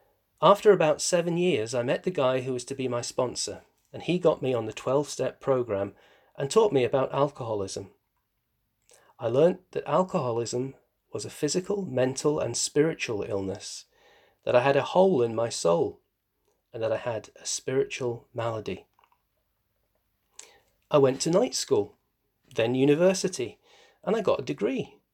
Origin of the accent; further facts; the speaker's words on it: Dundee, Scotland, United Kingdom; born there; I'm an alcoholic from Dundee in Scotland. I was born in Dundee in a single end, which is one room. Six of us in one room.